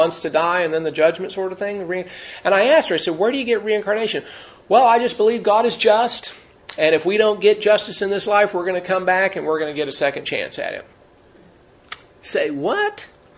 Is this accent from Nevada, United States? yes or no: yes; Las Vegas, Nevada, United States; when I was a teenager growing up in Vegas